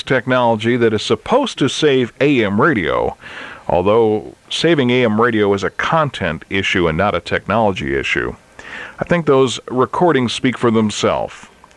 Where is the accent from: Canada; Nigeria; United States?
United States; Toledo, Ohio; as when I grew up in Toledo, I could always get Philly real good.